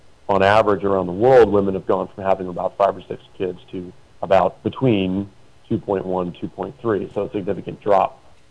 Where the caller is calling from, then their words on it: Arizona, United States; I'm actually calling in from Arizona.